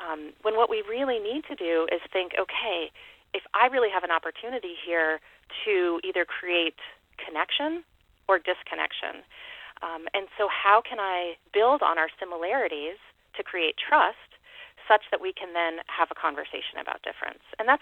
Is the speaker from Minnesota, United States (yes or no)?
no; Bridgton, Maine, United States; I think about growing up in Bridgeton, you know, really those were really at the core of a lot of the differences on the playground, for example.